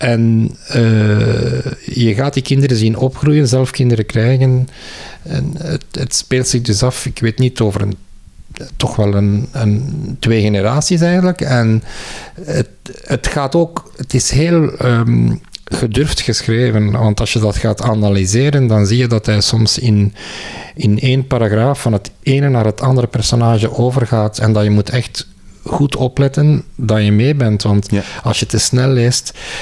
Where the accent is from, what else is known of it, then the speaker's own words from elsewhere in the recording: Aalst, East Flanders, Belgium; Het speelt zich af in mijn geboortestad. Dus ik ben ook van Aalst.